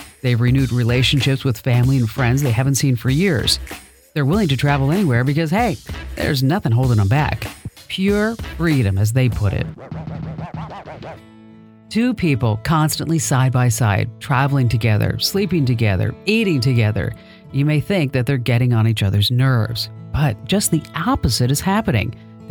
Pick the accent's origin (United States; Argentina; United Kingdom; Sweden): United States; New Jersey; Does anybody know I'm really from New Jersey?